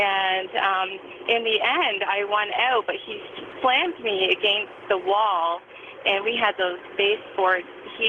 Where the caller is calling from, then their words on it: London, Ontario, Canada; I'm from London, Ontario, but I'm actually one of your trucker fans, and I'm rolling down the 401.